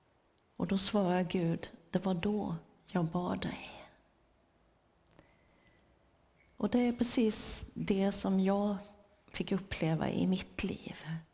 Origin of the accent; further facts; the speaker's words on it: Vetlanda, Jönköping County, Sweden; Ja, jag är småländska, det kommer ni nog att höra. Jag är uppväxt i Vetlanda, gift med Peter, min drömprins sedan 41 år tillbaka. Han är också smålänning, han är från Nässjö.